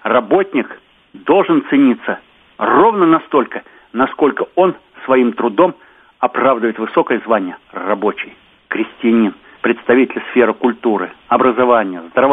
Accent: Belarus; чтобы действительно мы могли сказать гордо всем, мы белорусы

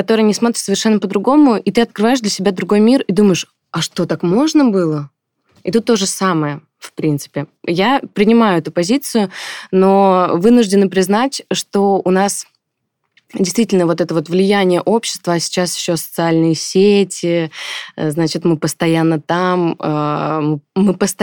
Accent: Russia; Я родилась в России, росла в России, родители мои тоже провели всю свою жизнь в России

